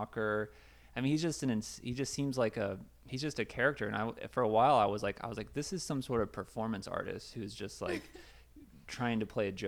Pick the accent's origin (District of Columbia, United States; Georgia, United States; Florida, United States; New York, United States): Florida, United States; growing up in Florida, where he lives